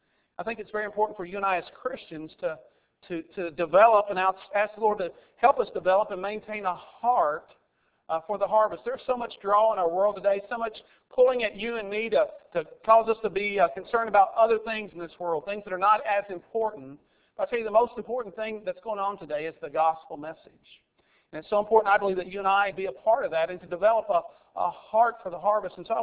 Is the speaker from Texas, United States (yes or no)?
no; Tuscumbia, Alabama, United States; also born or lived in North Dakota; I was born in North Dakota but raised in Alabama. Tuscumbia, Alabama. That's the birthplace of Helen Keller.